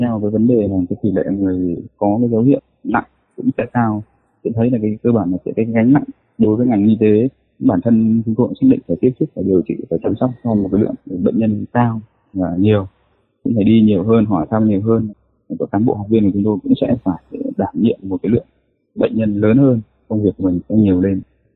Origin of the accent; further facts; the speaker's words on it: Northern Vietnam, Vietnam; Chúng tôi thì là người miền Bắc, và các cái vấn đề là vào trong Nam thì sẽ có một chút khác nhau về các cái văn hóa